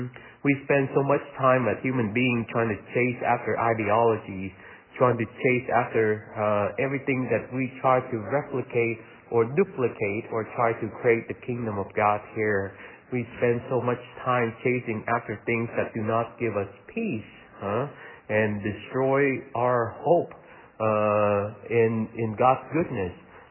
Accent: Vietnam; When I was growing up in Vietnam

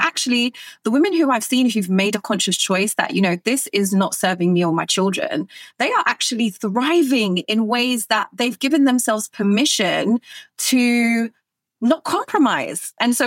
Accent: Brixton, London, United Kingdom; I grew up in Brixton, I went to school in Peckham

